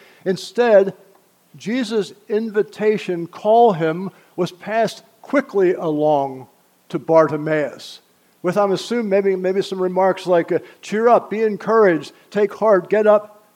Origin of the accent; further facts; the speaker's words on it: Mannheim, Baden-Württemberg, Germany; Now, I grew up in Mannheim, as I said.